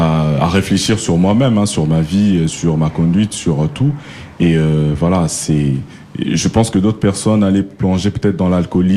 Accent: Kwilu, DR Congo; Ben, moi, je suis Muyanzi, donc je suis du Bandundu.

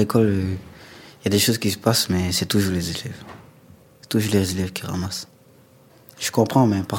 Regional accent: Côte d’Ivoire; moved away; Côte d'Ivoire.

